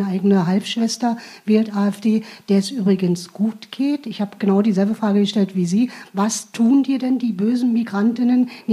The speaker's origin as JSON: {"language": "German", "town": "Potsdam", "region": "Brandenburg", "country": "Germany", "tie": "born there", "said": "Ich bin gebürtige Potsdamerin, war politisch inhaftiert in der DDR, bin Gott sei Dank freigekauft worden Anfang der 80er Jahre, bin jetzt als Zeitzeugin unterwegs"}